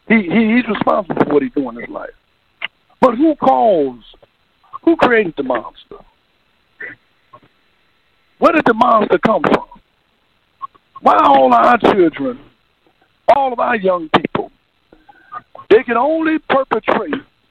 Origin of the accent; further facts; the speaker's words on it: Chicago, Illinois, United States; I'm from Chicago. I live right here in the city, in the belly of the beast.